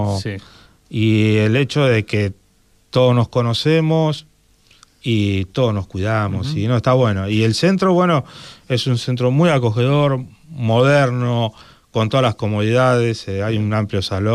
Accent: Quilmes, Buenos Aires Province, Argentina; Yo hablo de Quilmes porque soy de Quilmes y amo a Quilmes

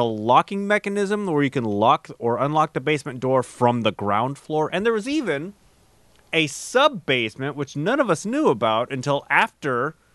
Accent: Olympia, Washington, United States; I mean, I grew up here in the Seattle area, technically Olympia, and when I was growing up, it was not uncommon for it to be raining during Halloween.

